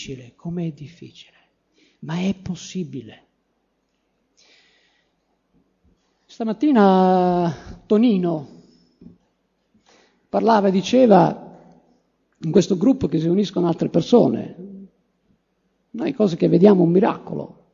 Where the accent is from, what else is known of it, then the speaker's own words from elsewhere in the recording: Sicily, Italy; born there; Io sono nato in Sicilia, alcuni dicono ma non sai nuotare, io non so nuotare. Uno perché sono nato in montagna, io la prima volta che ho visto il mare avevo 15 anni.